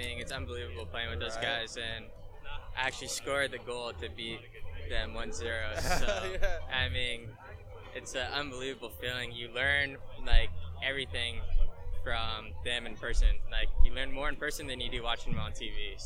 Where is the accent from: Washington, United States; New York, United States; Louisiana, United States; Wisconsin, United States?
Washington, United States; Tacoma; Yeah, I'm from Tacoma.